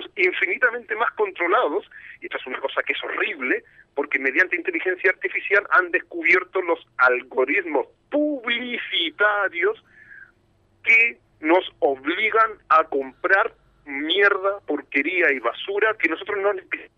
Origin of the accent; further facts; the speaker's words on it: Spain; nosotros como europeos todavía no hemos llegado, bueno, en los españoles, no hemos llegado a tener un acceso directo a inteligencia artificial.